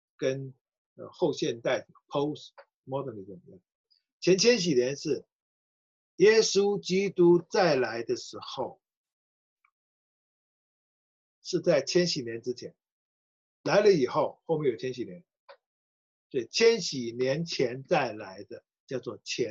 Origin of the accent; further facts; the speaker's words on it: Hong Kong; 不要让我们香港人碰到这个